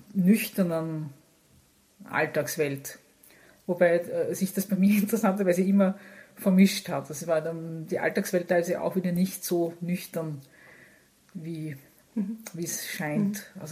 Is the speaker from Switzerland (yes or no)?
no; Vienna, Austria; Also ich bin am Rande von Wien aufgewachsen, in einer, sagen wir doch eher, man könnte sagen, ein bisschen spießig, also es war spießig, es war einfach diese 60er Jahre